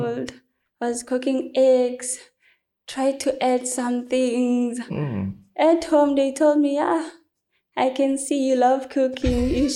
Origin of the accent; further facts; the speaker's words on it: Johannesburg, Gauteng, South Africa; from Johannesburg in Midrand at Ivory Park.